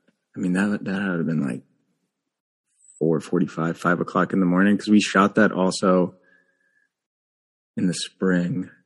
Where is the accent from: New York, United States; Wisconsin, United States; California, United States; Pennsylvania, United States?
Pennsylvania, United States; Cause I have friends, which I grew up in Pennsylvania, but you know, I have a lot of friends that are back there